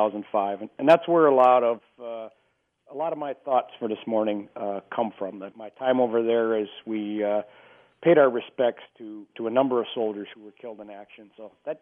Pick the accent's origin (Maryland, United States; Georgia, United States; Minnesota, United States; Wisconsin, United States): Minnesota, United States; Olivia; I thought back on the Memorial Days when I was a youngster growing up in Olivia.